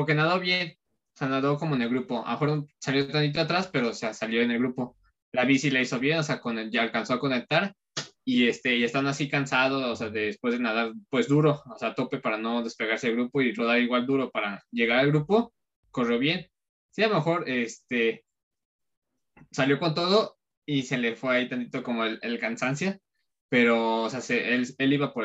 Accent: Mexico; como mexicanos traemos

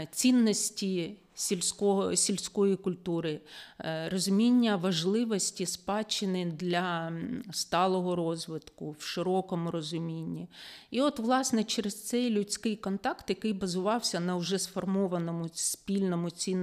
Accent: Kharkiv Oblast, Ukraine; а я сама родом з Харківської області

